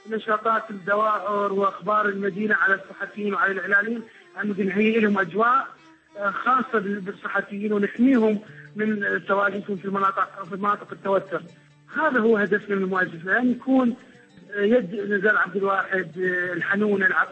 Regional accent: Iraq; نقول إحنا نلتقي كعراقيين بوطنيتنا بمهنيتنا بعطائنا

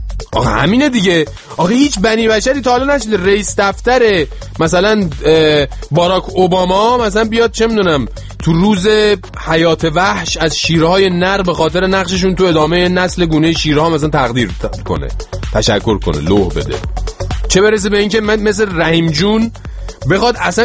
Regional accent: Tehran, Tehran Province, Iran; ولی خودم تهران به دنیا آمدم، بزرگ شدم. بچه چی؟ ناف تهرونه.

